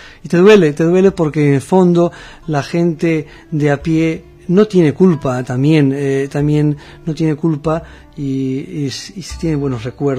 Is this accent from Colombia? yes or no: no; Morocco